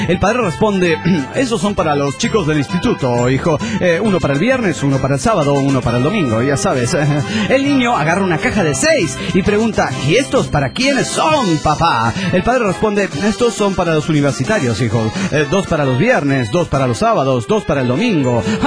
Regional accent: Pasto, Nariño, Colombia; Hola, ¿qué tal? … de Pasto.

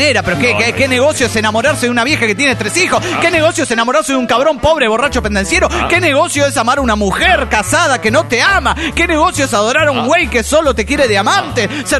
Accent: Tultitlán, State of Mexico, Mexico; de Tutitlán, eso de México, México.

